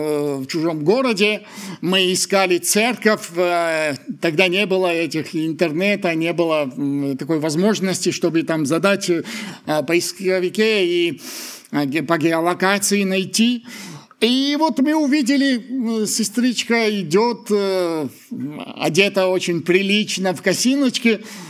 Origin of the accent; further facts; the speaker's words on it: Georgia; Вот я грузин, хотя я считаю, что не классический.